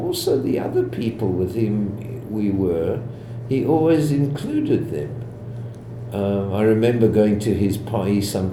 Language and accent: English; Israel; because we came from Israel, I suppose he